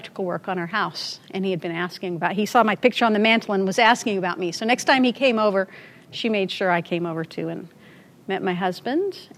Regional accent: Seattle, Washington, United States; I was born in Seattle and raised as a pagan here in the Seattle culture.

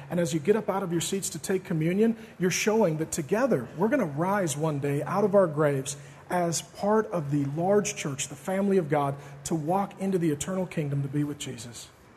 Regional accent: Seattle, Washington, United States; I grew up in South Seattle, originally between West Seattle and more down by White Center, toward West Seattle. My family moved to SeaTac when I was about 10. I love this area.

